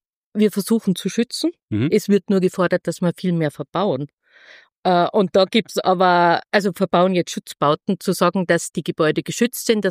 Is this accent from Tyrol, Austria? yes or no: yes; Kössen, Tyrol, Austria; Ich komme aus Tirol, aus Kössen. Das ist im Nordosten von Tirol, Grenze zu Bayern. Mhm. Bin auf einem Bauernhof aufgewachsen mit Zimmervermietung, so typisch ländlich, wie man sich das vorstellt und wie ganz viele sind.